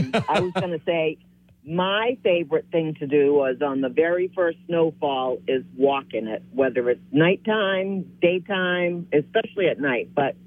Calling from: Maine, United States; I'm from Maine.

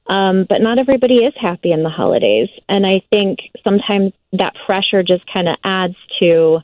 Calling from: McHenry, Illinois, United States; I'm actually calling from McHenry, Illinois.

